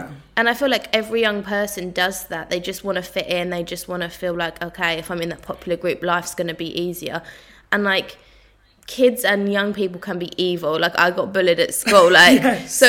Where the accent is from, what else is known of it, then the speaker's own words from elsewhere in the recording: Southend, East of England, United Kingdom; I was like, oh my God, I'm just from Southend.